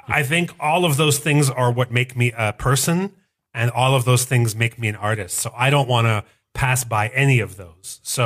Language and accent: English; Canada; And of course, I'm Canadian, so I like to make French toast with maple syrup and bacon